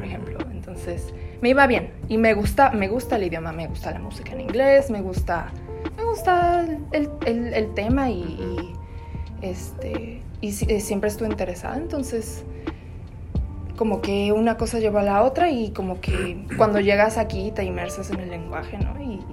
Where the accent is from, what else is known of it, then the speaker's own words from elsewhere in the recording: Mexico City, Mexico; now in Vancouver, Canada; Pues nací y crecí toda mi infancia en México, la ciudad. Nací en Coyoacán y pues ahí en mi casita cerca de la casa de mis abuelos.